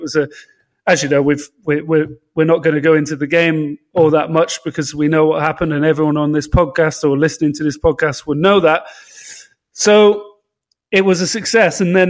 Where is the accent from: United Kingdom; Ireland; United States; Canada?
United Kingdom; I didn't want to partake in such a gross generalization as though British people love tea English muffins, and that's all we eat. Although I do drink a hell of a lot of tea.